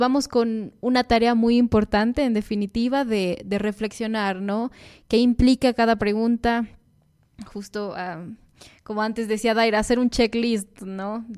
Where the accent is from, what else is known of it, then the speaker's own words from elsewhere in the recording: Ecuador; acá en este caso somos los ecuatorianos que estamos de este lado.